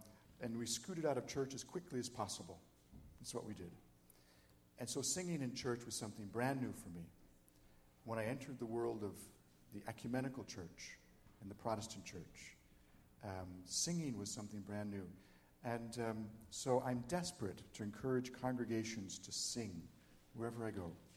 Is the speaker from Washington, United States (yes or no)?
no; Buffalo, New York, United States; I'm originally from New York, from Buffalo, New York. And I grew up in the inner city of Buffalo, New York.